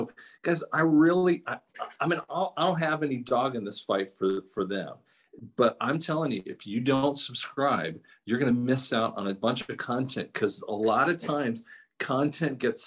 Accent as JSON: {"language": "English", "town": "Denver", "region": "Colorado", "country": "United States", "lives_now": "Tulsa, United States", "said": "We're from Denver area. We're in Tulsa right now."}